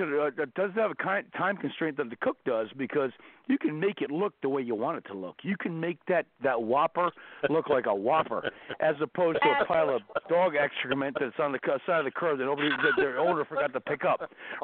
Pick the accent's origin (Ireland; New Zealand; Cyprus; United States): United States; New Jersey; Dude, I'm from Jersey. We're all cool here.